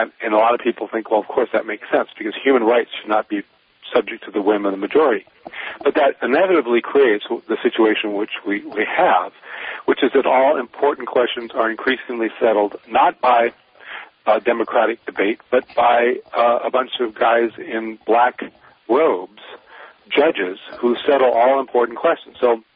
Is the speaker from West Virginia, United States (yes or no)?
no; Seattle, Washington, United States; I grew up in Seattle area, Pacific Northwest.